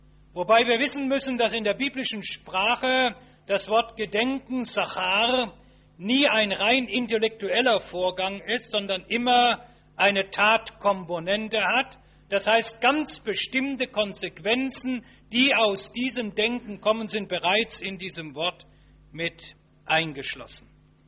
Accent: Baden-Württemberg, Germany; ich vermute, dass die aus meiner Heimat, aus Schwaben kommen

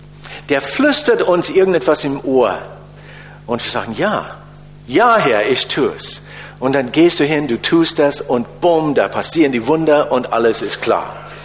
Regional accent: United States; first language English; German is a second language; okay, ich bin halt Ami und das ist meine Muttersprache

